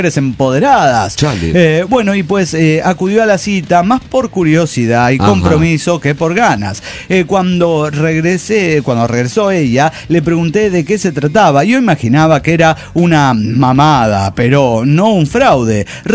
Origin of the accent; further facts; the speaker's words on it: León, Guanajuato, Mexico; de León, Guanajuato, México.